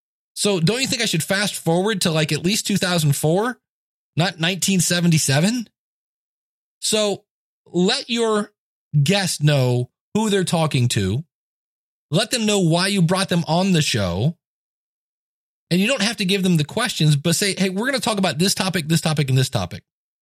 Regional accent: Akron, Ohio, United States; born there; Well, I was born in Akron, Ohio. Who cares? I was a paper boy growing up.

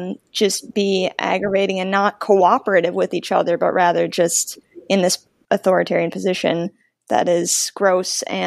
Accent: Milwaukee, Wisconsin, United States; I have to say bubbler because I'm from Milwaukee, Wisconsin

